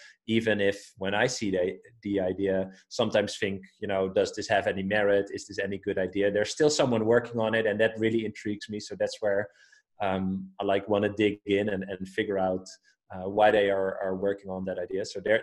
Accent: Amsterdam, North Holland, Netherlands; I'm from Amsterdam.

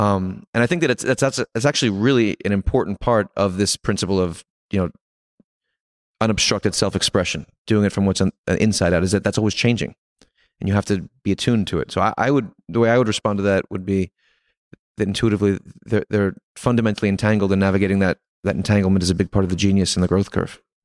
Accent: New York, United States; I love New York. I'm a New Yorker. I love this city

